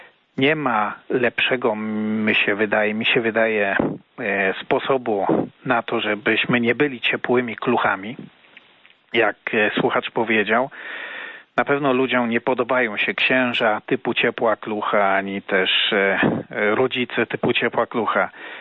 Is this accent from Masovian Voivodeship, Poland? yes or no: no; Opole Voivodeship, Poland; Ja też pochodzę z Opolszczyzny, tylko z krańców. Urodziłem się przy granicy z dawną Czechosłowacją, dzisiaj Czechami.